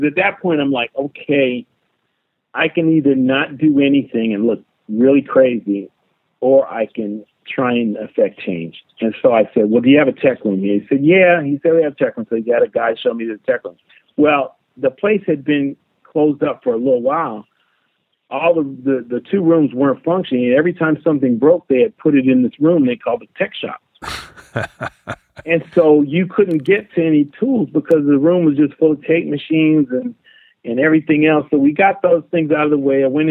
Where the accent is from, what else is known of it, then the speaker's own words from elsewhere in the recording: California, United States; I'm from California, so I'd never seen snow drifts as high as the building